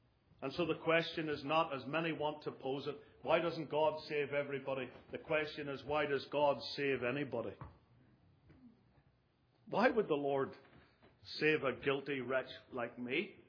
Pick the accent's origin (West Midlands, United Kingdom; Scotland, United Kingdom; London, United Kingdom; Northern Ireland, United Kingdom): Northern Ireland, United Kingdom; moved away as an adult; now in United States; I come from Northern Ireland, and it's pretty hard to hide it. Even after 11 years almost in America, I still talk like this.